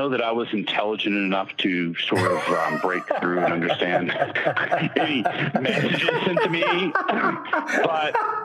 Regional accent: Fort Worth, Texas, United States; No, I grew up in Fort Worth, Texas.

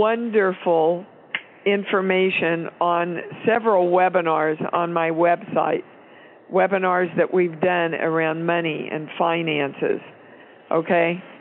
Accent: Kansas, United States; So I'm from Kansas

